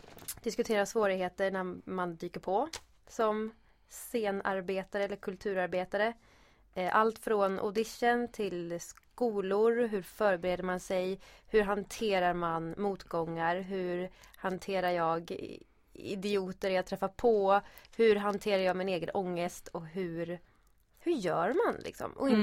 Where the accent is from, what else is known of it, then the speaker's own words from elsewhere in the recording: Uppsala, Uppsala County, Sweden; Jag kommer från Uppsala och jag är musikalartist.